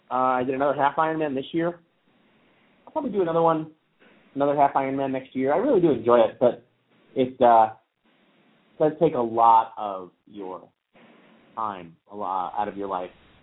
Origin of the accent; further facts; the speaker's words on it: New York, United States; the manager of the hotel knew I was in Thailand and knew I was from New York and wanted to watch the game